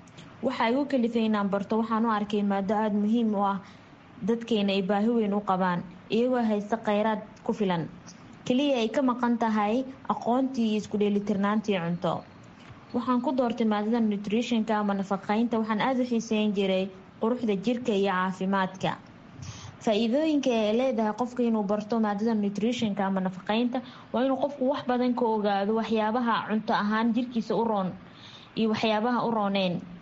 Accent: Mogadishu, Banaadir, Somalia; moved away as an adult; now in India; waxaan ka imaaday Soomaaliya, khaasatan magaalada Muqdisho. India waxaan imaaday 2016-kii

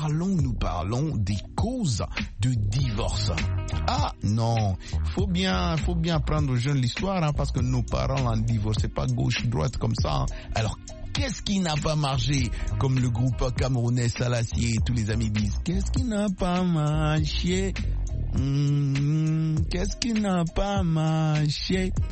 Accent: New York City, New York, United States; j'ai grandi à Manhattan, mais c'est dans le New York City

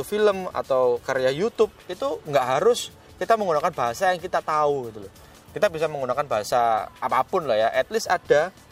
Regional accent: East Java, Indonesia; Jadi kan saya dari Jawa Timur, tuh.

